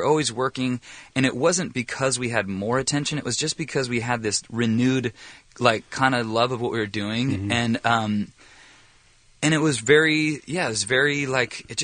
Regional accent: Anaheim, California, United States; he grew up in Tustin. I grew up in Anaheim.

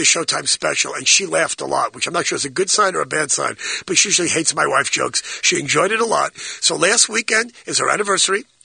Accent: East Coast, United States; I'm from the East Coast.

